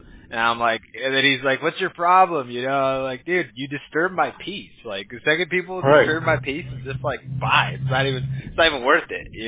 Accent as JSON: {"language": "English", "region": "California", "country": "United States", "tie": "born or raised there", "said": "Yeah, I grew up in SoCal, so I used to, you know, back in high school and everything"}